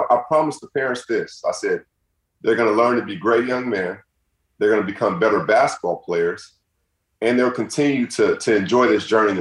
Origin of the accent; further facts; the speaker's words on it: Seattle, Washington, United States; So I used to work in Key Arena. That's now Climate Pledge.